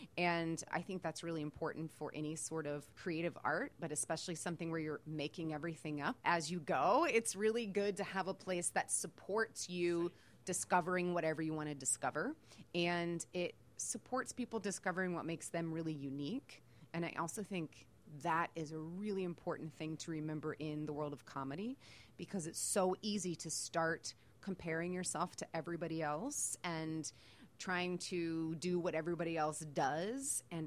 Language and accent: English; Virginia, United States; now in Chicago, United States; So I am from Virginia, have always been very loud and outgoing and a weirdo.